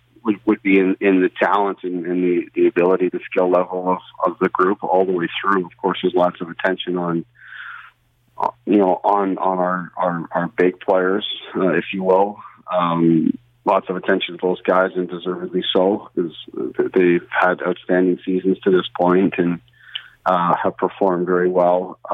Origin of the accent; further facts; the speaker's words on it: Brampton, Ontario, Canada; I grew up in Brampton, Ontario myself